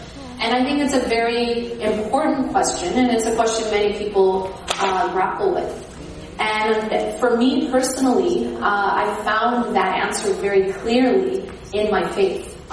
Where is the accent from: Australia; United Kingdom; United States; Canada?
United States; Midwest; sorry, I'm not really from California. I actually grew up in the Midwest and live in the East Coast.